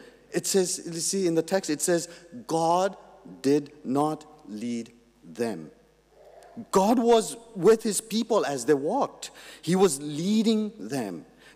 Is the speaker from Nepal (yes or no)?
yes; Nepal; now in Australia; When I was growing up in Nepal in the 80s and 90s, my friends and I were very influenced by American music.